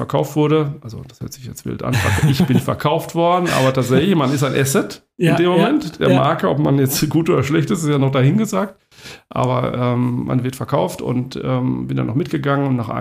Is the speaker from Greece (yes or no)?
no; Dortmund, North Rhine-Westphalia, Germany; now in Hamburg, Germany; bin seit 25 Jahren in Hamburg, deswegen das Moin. Jo. Bin aber gebürtiger Ruhrgebietler, komme aus Dortmund und habe in Münster studiert.